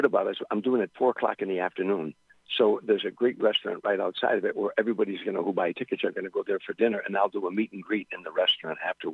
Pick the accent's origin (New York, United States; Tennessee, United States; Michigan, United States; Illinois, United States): Illinois, United States; Harvey; He was a kid from Hoboken in New Jersey, and I was a kid from Harvey, Illinois. And that's what we talked about, the neighborhood growing up, parents, those things.